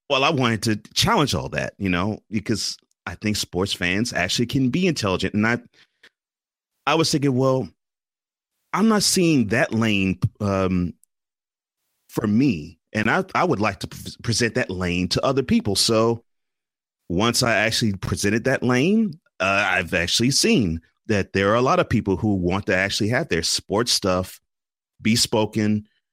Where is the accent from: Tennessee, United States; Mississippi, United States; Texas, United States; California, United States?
Texas, United States; Houston; You know, I actually like to talk about football more than any other sport, considering I'm from Houston.